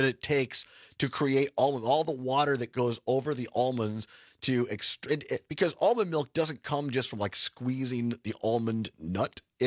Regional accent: Wisconsin, United States; And I was just lonesome from Wisconsin.

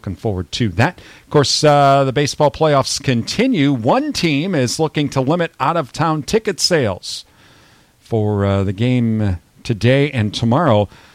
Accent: California, United States; I'm from San Diego County.

